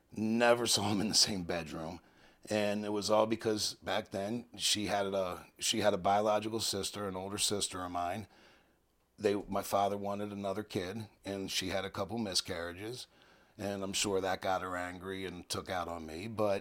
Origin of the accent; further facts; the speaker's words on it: Washington, District of Columbia, United States; I'm from Washington, D.C. I was adopted at birth, stayed in the hospital for 6 months before I was adopted.